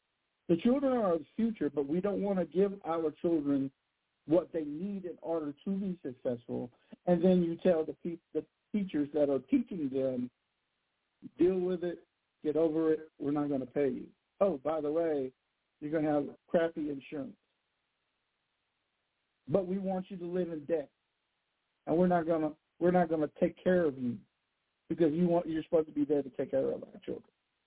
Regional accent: Louisiana, United States; But I'm from Louisiana, so depending on what parish you're in, all makes a difference in the way that we perceive certain things.

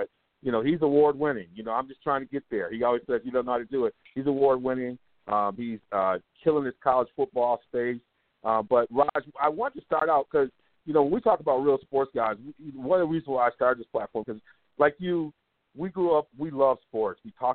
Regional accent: Ann Arbor, Michigan, United States; now in Madison, United States; But when I talk to people in Madison and elsewhere just about growing up in Ann Arbor, it doesn't matter

